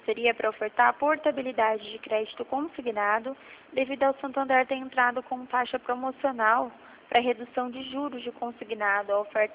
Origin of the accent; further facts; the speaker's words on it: Ourinhos, São Paulo, Brazil; Eu sou de Ourinhos.